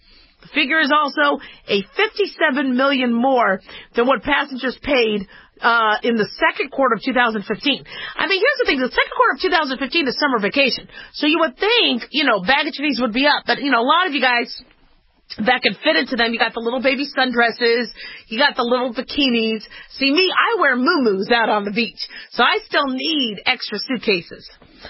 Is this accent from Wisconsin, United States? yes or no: no; Las Vegas, Nevada, United States; I come from Las Vegas, Nevada